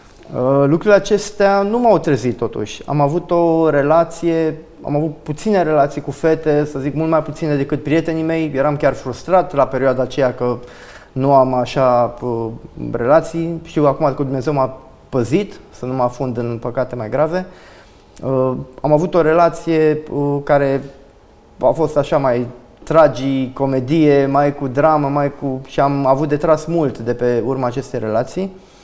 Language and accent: Romanian; Bucharest, Romania; am crescut, am copilărit în București.